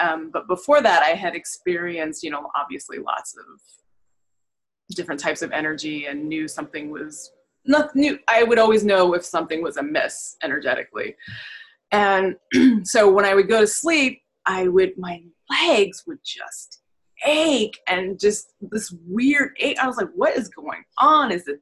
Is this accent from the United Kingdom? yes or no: no; Nepal; I'm from Nepal originally, and when I go back to visit my family, my extended family, this only happens there